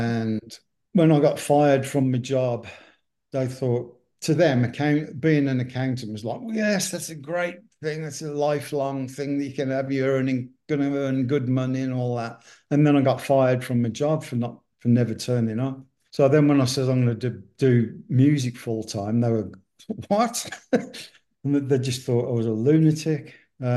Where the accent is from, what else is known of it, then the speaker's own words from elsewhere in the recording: England, United Kingdom; especially growing up in England with national health